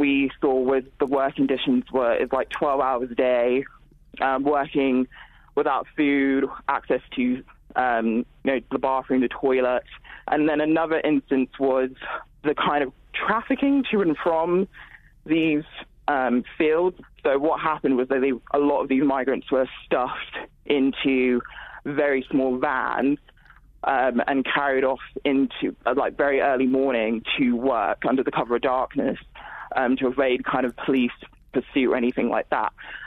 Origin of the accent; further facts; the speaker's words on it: Nigeria; I'm also originally from Nigeria